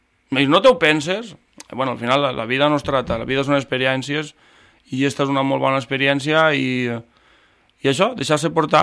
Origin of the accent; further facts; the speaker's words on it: Benissa, Valencian Community, Spain; Però ja des del 2009 oficialment en Benissa i en les filades del meu poble.